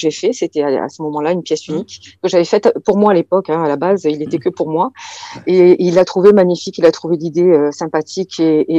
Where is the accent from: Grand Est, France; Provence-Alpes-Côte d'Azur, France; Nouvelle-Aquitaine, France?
Provence-Alpes-Côte d'Azur, France; La Ciotat; moi je suis native de La Ciotat